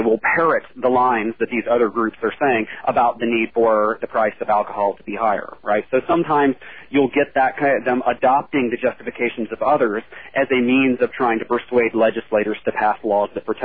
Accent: Texas, United States; now in California, United States; Actually, I grew up in Texas, and now I live in California, so I can kind of compare.

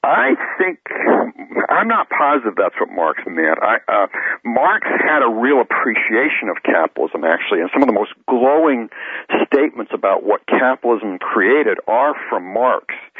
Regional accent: Canada; I was brought up in Canada, where Winston Churchill was certainly a hero to people in English-speaking Canada, which is where I was.

